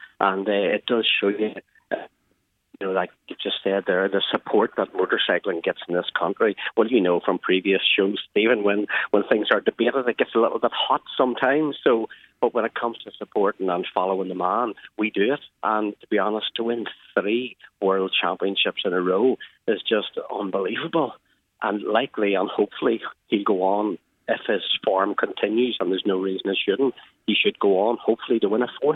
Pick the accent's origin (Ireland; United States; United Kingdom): Ireland; but you know we're Irish, we are a little bit modest